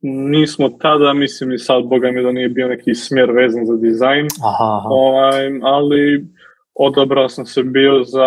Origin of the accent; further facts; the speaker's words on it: Coast, Montenegro; now in Podgorica, Montenegro; Ja sam iz Crne Gore, rodio sam se na Primorju, ali nekih zadnjih desetak godina živim u Podgorici.